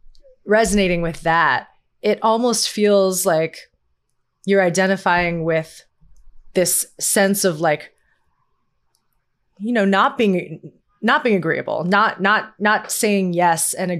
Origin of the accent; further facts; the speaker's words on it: Arizona, United States; when I was growing up in Arizona, one of the only Asian kids, a primarily all white high school and community